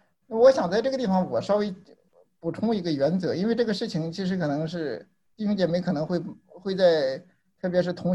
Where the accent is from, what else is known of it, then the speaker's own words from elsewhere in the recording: China; 因为我们从中国来的嘛